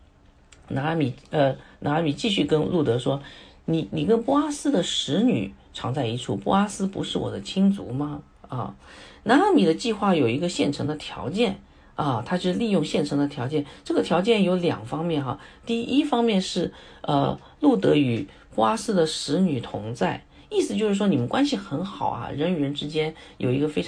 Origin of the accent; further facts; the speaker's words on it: China; 我们中国人有句古话叫饱足思淫欲啊